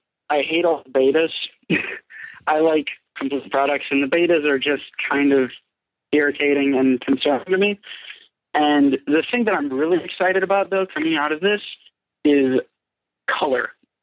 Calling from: Tennessee, United States; I'm calling from Tennessee

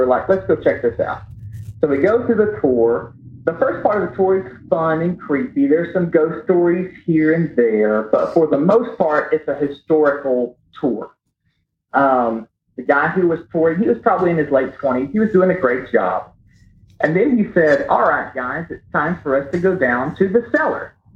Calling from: Georgia, United States; Hey, Tony and Jimmy … I am calling from the mountains of Northeast Georgia.

